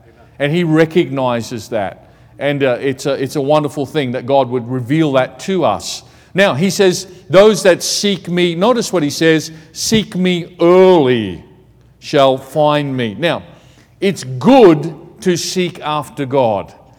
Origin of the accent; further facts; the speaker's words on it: Australia; now in Thailand; I'm Australian, but I'm serving in Thailand. People get confused about that. But in Australia, where I grew up and really was up until about 4 years ago